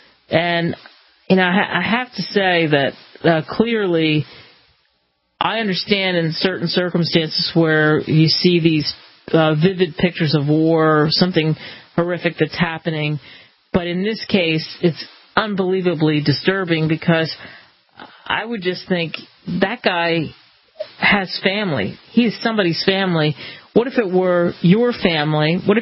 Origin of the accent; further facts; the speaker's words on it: New York City, New York, United States; Originally, I am from New York City, and I have definitely used the subway in my lifetime.